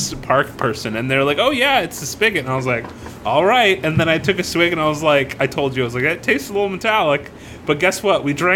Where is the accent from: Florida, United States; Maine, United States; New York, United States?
Florida, United States; Where in Florida, it's thunderstorming like we get it once a we